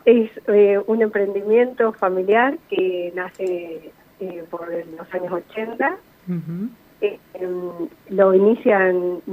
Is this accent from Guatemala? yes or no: no; Spain; now in Argentina; Somos españoles, mis padres y somos cuatro hermanos. Vinimos en el año 69.